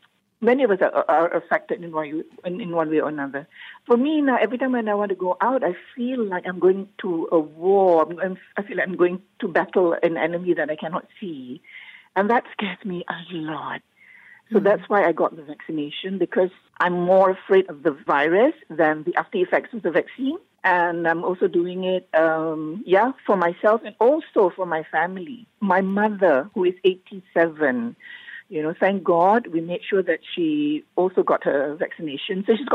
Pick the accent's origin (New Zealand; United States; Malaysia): Malaysia; Petaling Jaya, Selangor; I am 66 years old and I am from Bandar Utama, Petaling Jaya.